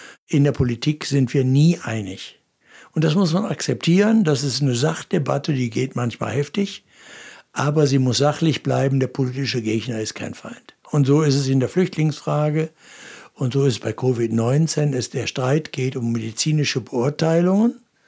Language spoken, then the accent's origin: German; North Rhine-Westphalia, Germany; Im Ruhrgebiet, wo ich aufgewachsen bin, da musste man immer die sozialen Fragen ernst nehmen.